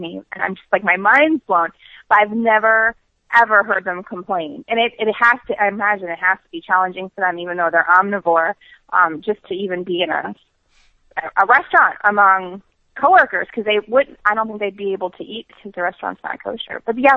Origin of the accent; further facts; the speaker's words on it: New York, United States; I'm from New York, and I have a lot of friends who keep very strict kosher